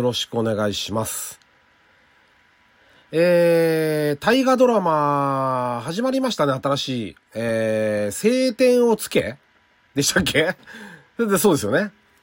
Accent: Saitama, Japan; まあ、僕は埼玉の人間なんで

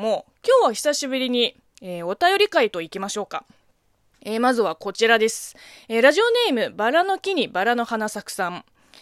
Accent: China; Japanese is a second language; この番組は中国生まれ中国育ちの私

